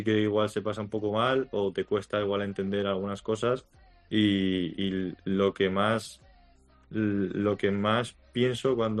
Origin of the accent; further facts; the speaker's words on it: Zaragoza, Aragon, Spain; soy un chico de Zaragoza que empezó desde muy pequeño haciendo todo tipo de deportes